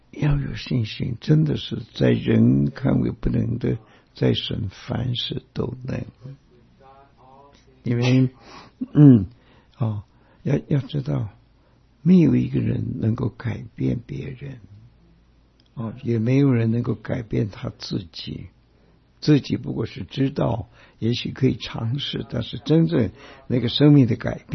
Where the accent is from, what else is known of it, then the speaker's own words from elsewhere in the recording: China; 就像我们中国人说，人在福中不知福